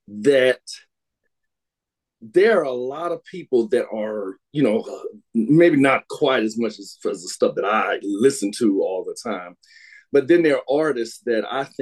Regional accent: the South, United States; because I'm from South and I was just saying this a niche kind of a market. I hear that when I go home

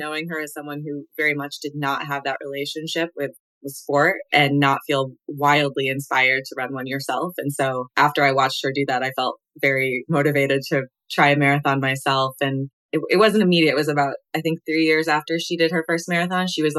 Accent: Vermont, United States; now in Oregon, United States; And so I grew up in Vermont. I now live in Oregon.

